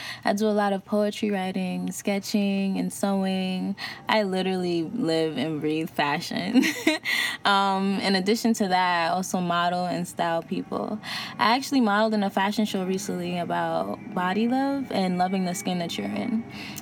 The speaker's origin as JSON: {"language": "English", "town": "New York City", "region": "New York", "country": "United States", "said": "on Instagram. I'm 22 years old and I'm from New York City."}